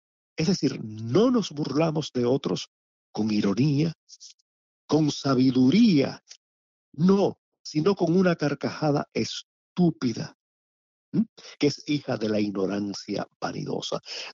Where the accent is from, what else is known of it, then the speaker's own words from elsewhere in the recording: Cuba; yo recuerdo mi niñez en Cuba